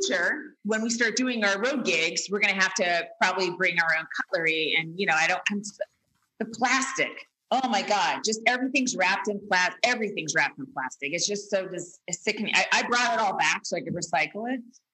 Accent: Walnut Creek, California, United States; Like, I don't have a place to stay in my hometown. It fucking sucks, Jackie. It fucking sucks. So we stayed at the Embassy Suites in Walnut Creek.

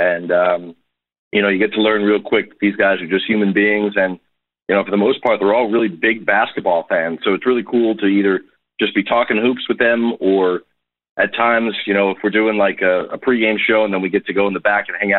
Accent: New Jersey, United States; I had the opportunity to work at a college radio station in where I grew up in New Jersey.

